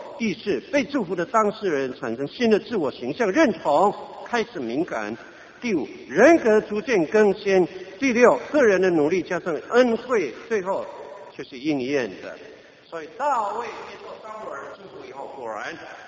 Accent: Taiwan; 我们台湾人通常讲下雨了，就是三个字

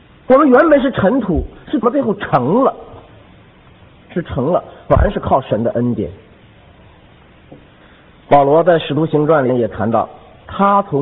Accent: China; 我们中国人这话说得好，别忘本呐、啊。

